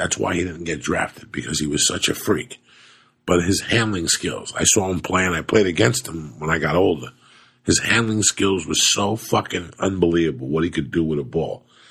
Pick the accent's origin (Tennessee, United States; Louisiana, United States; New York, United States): New York, United States; New York City; I grew up in New York City